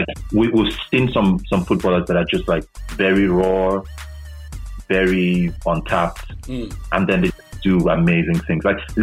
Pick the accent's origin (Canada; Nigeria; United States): Nigeria; growing up in Nigeria, football was the most popular